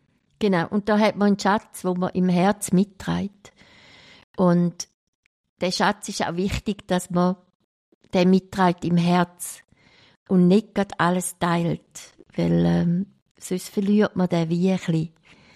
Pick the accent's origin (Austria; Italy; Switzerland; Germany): Switzerland; St. Gallen; Oder man träumt auf das Mal als St. Galler von einer St. Galler Bratwurst oder irgend sowas.